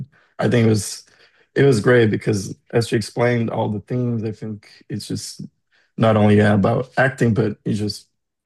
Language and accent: English; Brazil; now in Los Angeles, United States; We're both from Brazil, but we didn't hang out there much. And then I moved to Chicago, and then I moved